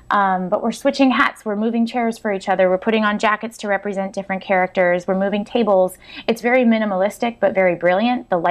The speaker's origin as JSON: {"language": "English", "town": "Moorhead", "region": "Minnesota", "country": "United States", "tie": "born or raised there", "said": "So yes, I grew up in Moorhead and graduated from Moorhead High."}